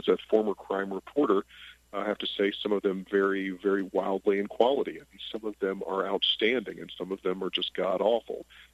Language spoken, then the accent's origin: English; Alabama, United States; I remember thinking as a teenager growing up in Alabama